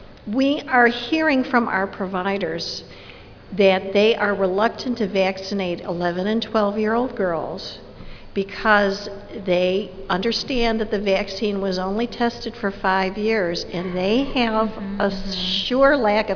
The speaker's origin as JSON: {"language": "English", "town": "Chicago", "region": "Illinois", "country": "United States", "said": "from Chicago"}